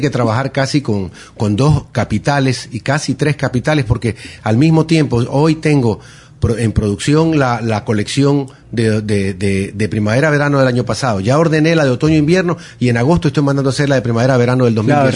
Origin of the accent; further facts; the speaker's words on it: Ecuador; Para nosotros como ecuatorianos, porque más que nada aquí en Guayaquil